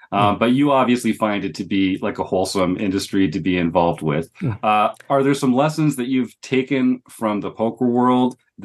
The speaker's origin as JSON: {"language": "English", "town": "Toronto", "region": "Ontario", "country": "Canada", "tie": "born or raised there", "said": "growing up in Toronto, and they had just won back to back when that strike happened."}